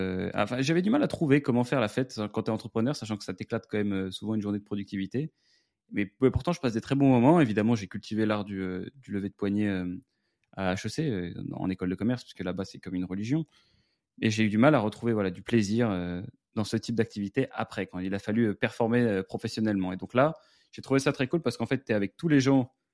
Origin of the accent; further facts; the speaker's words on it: Versailles, Île-de-France, France; Parce que moi, vous savez que j'ai grandi à Versailles.